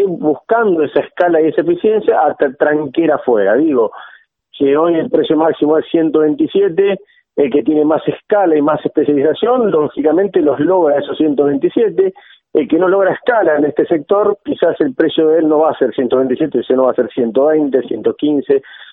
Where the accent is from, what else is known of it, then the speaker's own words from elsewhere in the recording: Argentina; acá hay un punto fuerte que como productor argentino tenemos que destacar